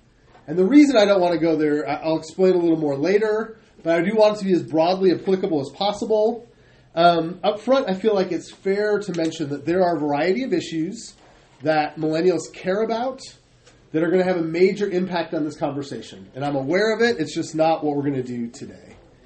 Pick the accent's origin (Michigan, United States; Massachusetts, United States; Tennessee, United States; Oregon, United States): Michigan, United States; When I was a kid, I grew up in Michigan.